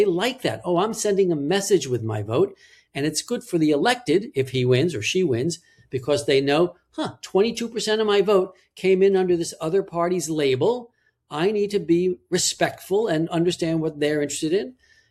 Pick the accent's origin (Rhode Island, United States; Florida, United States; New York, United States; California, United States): New York, United States; Levittown; I'm from Levittown, Long Island, America's most famous suburb.